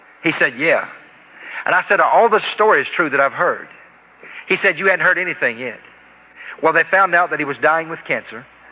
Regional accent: South Carolina, United States; I thought about growing up in South Carolina, an all-state athlete, came from a nice family.

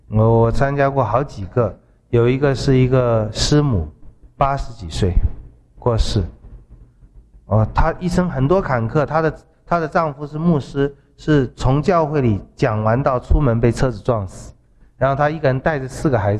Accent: China; 我们中国人都会讲死葬那么丰富，不如活的时候对人家好一点啊

